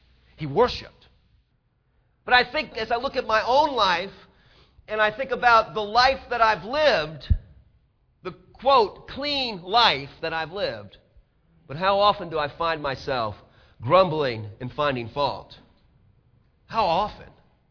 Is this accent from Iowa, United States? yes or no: no; New Orleans, Louisiana, United States; I mean, I grew up in New Orleans.